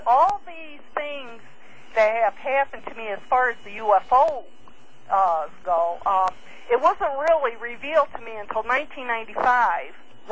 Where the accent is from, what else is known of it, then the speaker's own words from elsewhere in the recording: Binghamton, New York, United States; Yes, and I'm not originally from down here. I'm originally from Binghamton, New York. That's my hometown.